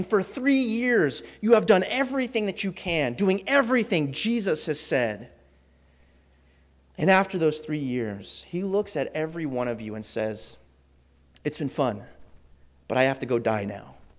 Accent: California, United States; I'm thinking, I was raised in Northern California.

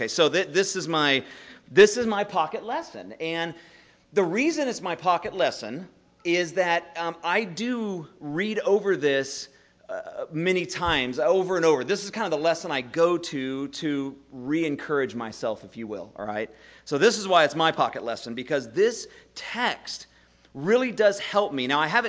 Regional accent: Placerville, California, United States; I grew up in Placerville, California, which is only about an hour away from there, and I grew up in the church

